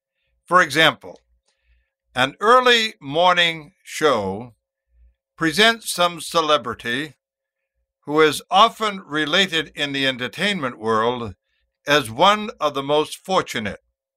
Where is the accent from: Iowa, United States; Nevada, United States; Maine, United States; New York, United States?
Maine, United States; Westbrook; Tell him that I am from Westbrook, Maine. Tell him that I knew his old father